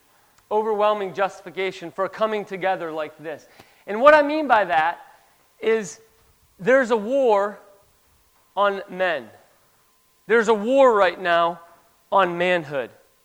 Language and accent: English; Monroe, North Carolina, United States; I'm from North Carolina, Monroe, North Carolina.